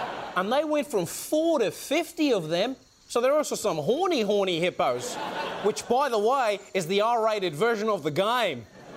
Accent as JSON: {"language": "English", "country": "South Africa", "said": "That's right, I'm a South African doing an Australian accent, doing a Colombian accent."}